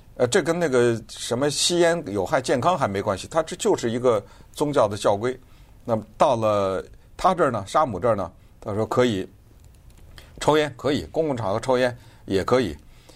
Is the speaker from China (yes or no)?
no; United States; 就是我们美国人说的这个贸啊